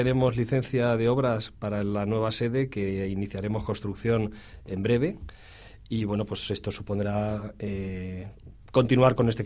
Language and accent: Spanish; Albacete, Castilla-La Mancha, Spain; Yo soy de Albacete, ¿eh?